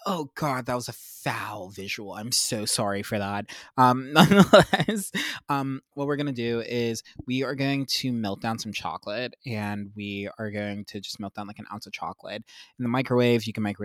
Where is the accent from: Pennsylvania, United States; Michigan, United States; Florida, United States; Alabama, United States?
Pennsylvania, United States; I grew up in Pennsylvania, and I grew up around like Hershey.